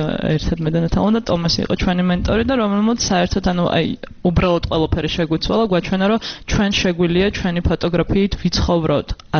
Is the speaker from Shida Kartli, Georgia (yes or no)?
no; Tbilisi, Georgia; დავიბადე და გავიზარდე თბილისში